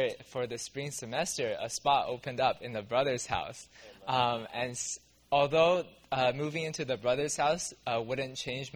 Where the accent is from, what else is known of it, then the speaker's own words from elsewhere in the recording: Vancouver, British Columbia, Canada; from Vancouver.